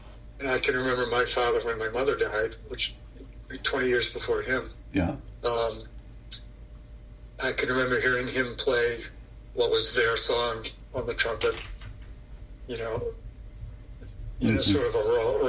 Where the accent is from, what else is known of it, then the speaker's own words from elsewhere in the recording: Freeport, Maine, United States; a lot of that is similar to my childhood growing up in Freeport, Maine.